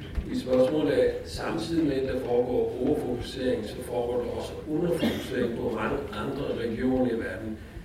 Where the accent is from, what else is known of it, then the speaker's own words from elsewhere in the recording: India; now in Denmark; Men jeg er fra Indien